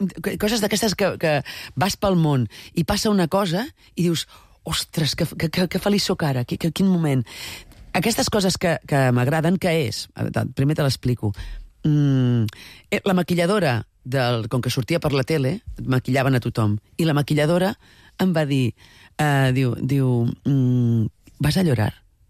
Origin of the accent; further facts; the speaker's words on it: Valencia, Valencian Community, Spain; jo vinc de València...